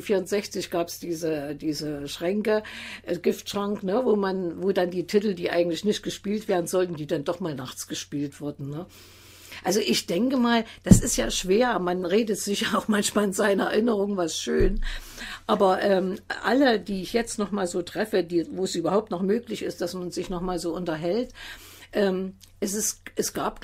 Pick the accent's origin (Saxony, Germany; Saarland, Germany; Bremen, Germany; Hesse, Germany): Saxony, Germany; accent: Saxon; Ich hatte immer den Komplex, ich denke, ich spreche so sächsisch, da traue ich mich nicht.